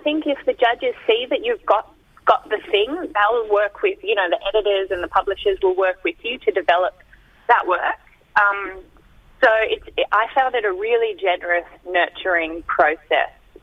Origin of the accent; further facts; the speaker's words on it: New South Wales, Australia; now in Sydney, Australia; So my mob's Wiradjuri, so central New South Wales. We're from the Murrumbidgee, so down south. So beautiful freshwater country. But I live in Sydney on Gadigal country at the moment. And yeah